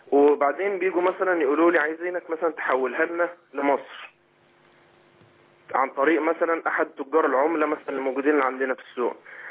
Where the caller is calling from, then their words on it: Libya; أنا بكلم حضرتك من ليبيا.